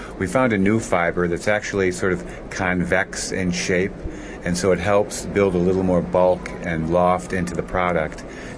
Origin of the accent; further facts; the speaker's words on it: United States; I know you just met me, but you can trust me, even though I'm an American.